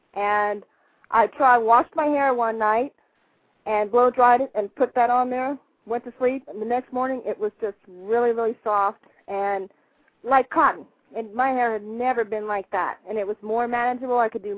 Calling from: San Antonio, Texas, United States; I'm calling from San Antonio.

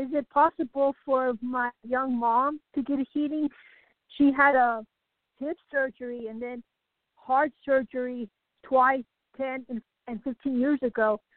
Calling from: Colorado, United States; Colorado.

